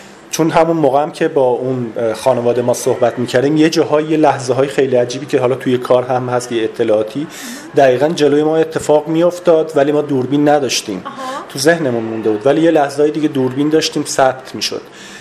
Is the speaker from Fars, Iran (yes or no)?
yes; Shiraz, Fars, Iran; چون من خودم اهل شیراز هستم